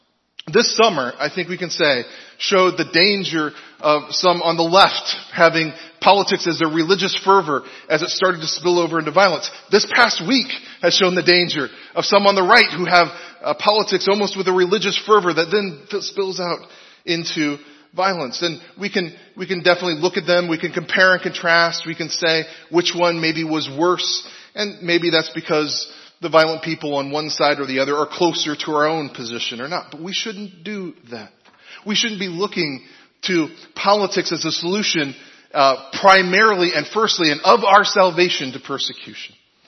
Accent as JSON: {"language": "English", "region": "Illinois", "country": "United States", "also_born_or_lived": "Iowa", "said": "well, technically I was born in Iowa, but I'm from Illinois. That's where my family live."}